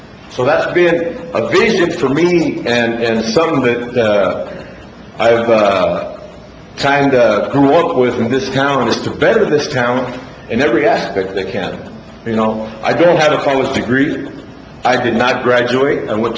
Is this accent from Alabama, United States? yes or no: no; Othello, Washington, United States; also born or lived in Portland; I've lived here in Othello for 52 years. I was born in Portland, shortly moved into Othello